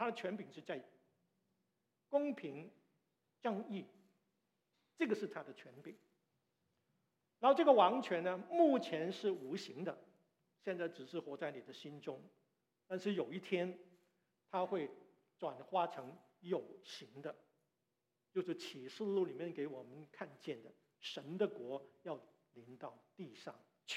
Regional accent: Hong Kong; 虽然我在香港长大，我也念中国历史

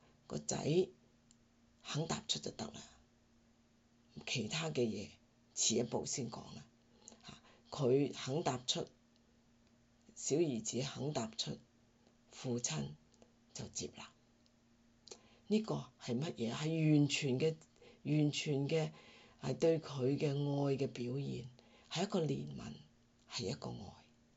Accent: China; 係我哋中國人更加明白集體文化嚇。

